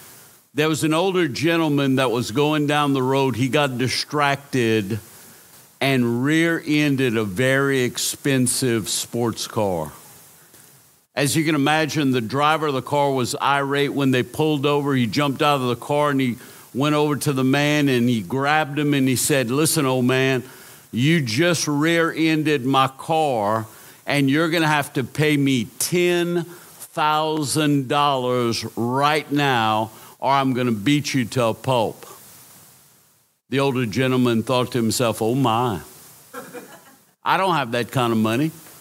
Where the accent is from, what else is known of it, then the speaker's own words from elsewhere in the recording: Louisiana, United States; I am from South Louisiana originally. Pastor called me … They called me on Bayou Lafourche